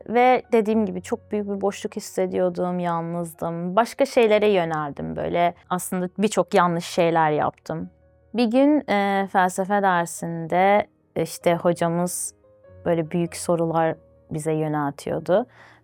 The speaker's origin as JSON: {"language": "Turkish", "region": "Baku", "country": "Azerbaijan", "tie": "born or raised there", "said": "Ben Azerbaycan'da doğdum, Bakü'de."}